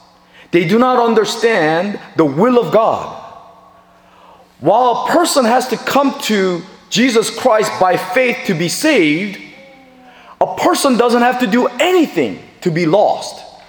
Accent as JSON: {"language": "English", "town": "Chicago", "region": "Illinois", "country": "United States", "said": "I told him I was from Chicago"}